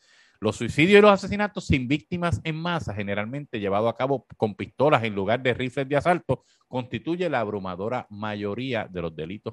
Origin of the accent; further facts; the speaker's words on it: Corozal, Puerto Rico; los que somos de Corozal o de Naranjito recuerdan el jiki jiki y el ñaki ñaki